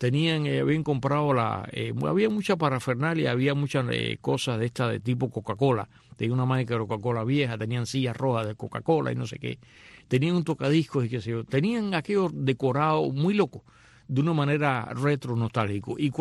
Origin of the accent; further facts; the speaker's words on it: Cuba; moved away; cuando yo me fui de Cuba